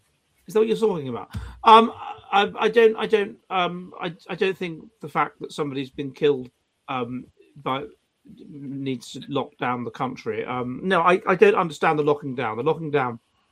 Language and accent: English; United Kingdom; But we as British, surely, we as British, you know, we don't live in the Anglo-Saxon pre-Norman world